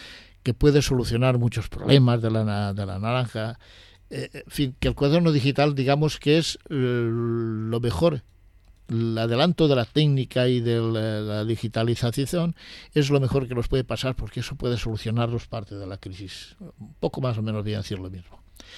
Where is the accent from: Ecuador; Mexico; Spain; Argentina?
Spain; nos está diciendo que los culpables de lo que ocurre en Francia somos los españoles.